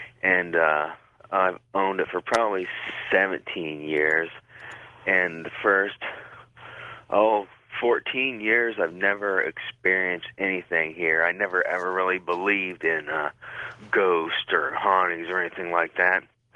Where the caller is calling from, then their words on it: Marion, Ohio, United States; Calling from Marion, Ohio.